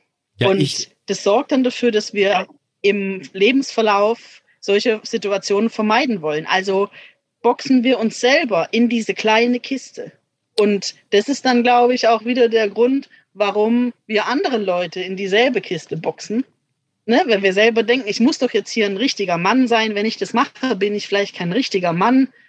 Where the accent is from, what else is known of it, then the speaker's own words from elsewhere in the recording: Baden-Württemberg, Germany; Ich komme aus Baden-Württemberg.